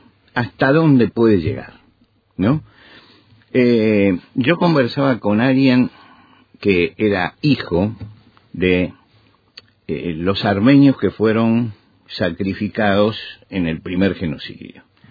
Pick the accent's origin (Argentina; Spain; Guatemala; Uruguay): Argentina; hay una frase que fue muy, muy famosa en mi país, muy famosa en mi país, que la repetía el general Perón cuando fue gobierno.